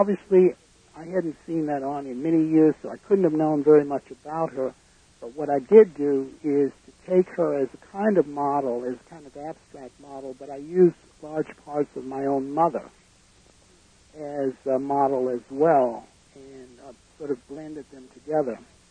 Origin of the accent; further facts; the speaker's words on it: Atlanta, Georgia, United States; born there; I went back to, I was born in Atlanta, and I went back there after many, many years on a trip